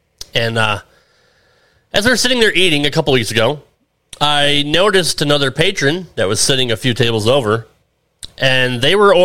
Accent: Connecticut, United States; I grew up in Connecticut.

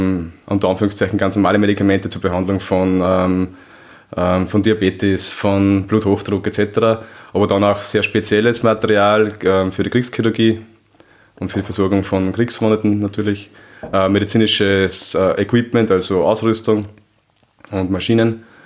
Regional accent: Upper Austria, Austria; Ich komme aus Oberösterreich.

